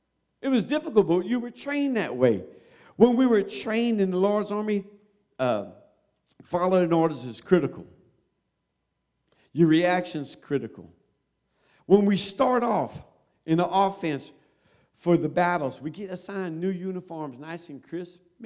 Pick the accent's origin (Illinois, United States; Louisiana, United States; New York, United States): Louisiana, United States; I'm from Louisiana, and I got the Holy Ghost in Georgia.